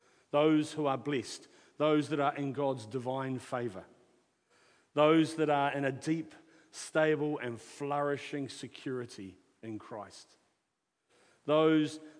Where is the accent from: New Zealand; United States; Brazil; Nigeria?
New Zealand; Palmerston North, Manawatū-Whanganui; I'm from Palmerston North, the place no one wants to go and the place everyone wants to leave.